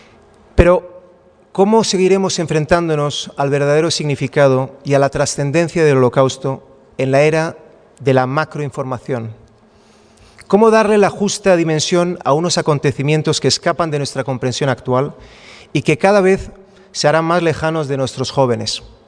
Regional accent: Madrid, Community of Madrid, Spain; como judío español y madrileño

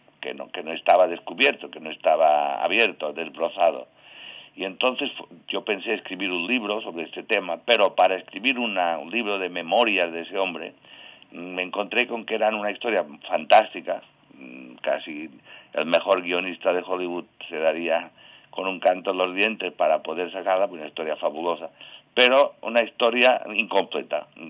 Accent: Sa Pobla, Balearic Islands, Spain; se concede cada año en Mallorca, concretamente en mi pueblo, en Sapobla

